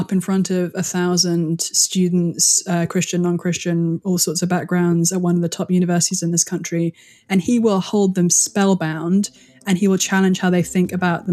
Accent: England, United Kingdom; now in United States; there's a communications trade-off that comes with being a Brit in America.

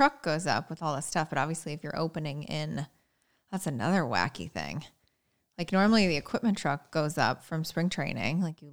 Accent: Indiana, United States; It's right by my hometown in Indiana. I think it's in Lowell.

